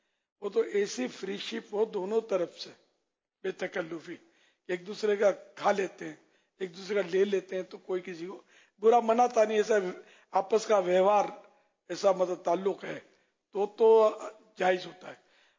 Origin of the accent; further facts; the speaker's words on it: Pakistan; پاکستان یقین مانو بہت اچھا اسلام کا قلعہ ہے. میرے وطن عزیز کو اللہ پاک سلامت رکھے